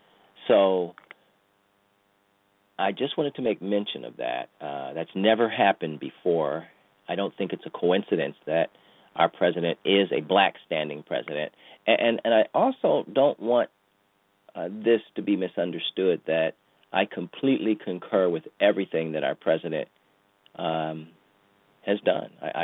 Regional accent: Cleveland, Ohio, United States; now in New Jersey, United States; from California to Texas to Ohio, my hometown, Cleveland.

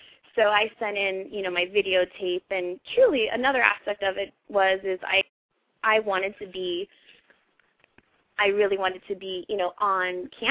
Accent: Honolulu, Hawaii, United States; being 5'8", you know, growing up in Honolulu, like, I was always so much taller

